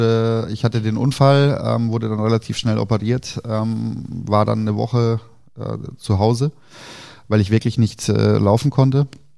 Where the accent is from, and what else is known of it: East Germany, Germany